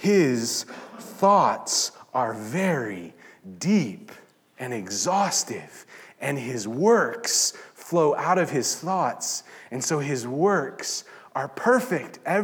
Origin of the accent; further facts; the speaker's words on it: Kansas, United States; I grew up in the Midwest, in Kansas in particular, and there are lots of cattle farms in Kansas